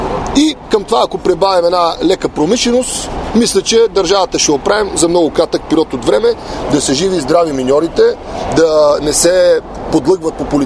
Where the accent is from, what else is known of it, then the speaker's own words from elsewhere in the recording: Plovdiv, Plovdiv Province, Bulgaria; Аз ще бъда кандидат в Пловдив, град, където съм израснал, и във Варна, защото това е моят град.